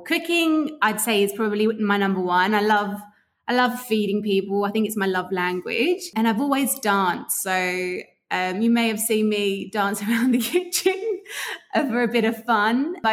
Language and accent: English; London, United Kingdom; moved away as an adult; now in Sydney, Australia; I'm originally from London, born and bred. Both of my parents are from Cyprus. They migrated after the war. I moved over to Australia coming up to 6 years.